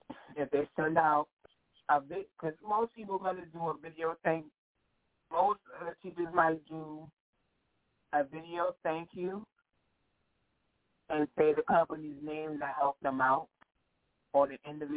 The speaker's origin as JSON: {"language": "English", "region": "New York", "country": "United States", "said": "I'm originally from New York, so I would help a teacher in New York, a teacher in Jersey."}